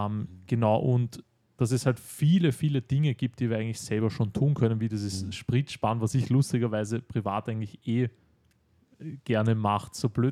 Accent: Austria; diese 120 sind so entspannt als Österreicher, wo ich normal 130 fahre

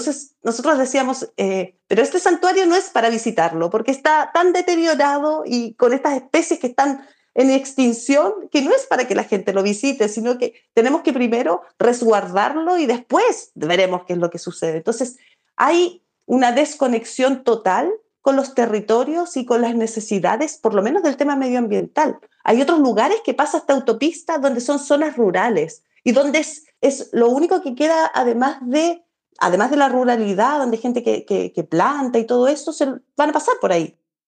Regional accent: Chile; salimos a las calles para tratar de que tuviéramos ese derecho como chilenos

